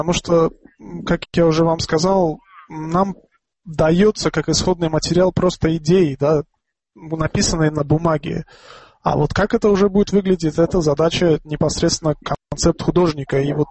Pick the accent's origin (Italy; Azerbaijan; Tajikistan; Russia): Tajikistan; Dushanbe; moved away as an adult; also born or lived in Ankara, Turkey; Родился я и вырос в Душанбе.